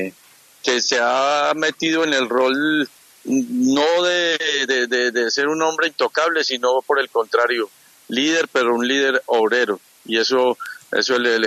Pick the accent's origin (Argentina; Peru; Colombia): Colombia; esa satisfacción tan inmensa como colombiano y después como hombre del fútbol